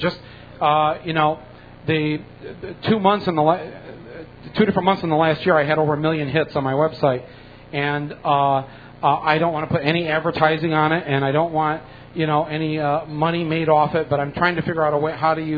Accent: Midwest, United States; I come from the Midwest. We eat vegetarians. We don't become them.

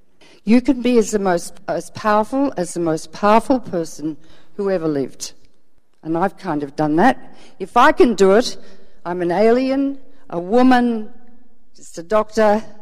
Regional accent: Melbourne, Victoria, Australia; And I was brought up in Melbourne where that film was set.

